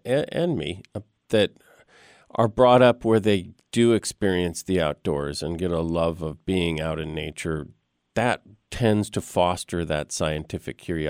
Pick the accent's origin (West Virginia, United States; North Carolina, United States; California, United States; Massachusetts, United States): California, United States; Malibu; I grew up in Malibu.